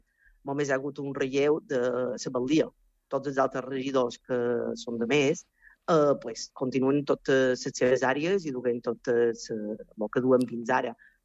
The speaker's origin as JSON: {"language": "Catalan", "town": "Sa Pobla", "region": "Balearic Islands", "country": "Spain", "lives_now": "Sant Joan, Spain", "said": "jo, per exemple, som d'origen poble, ¿vale? Som de la Pobla, i venir, quan vaig venir a viure a Sant Joan, me va fer recordar el meu poble quan jo era petita"}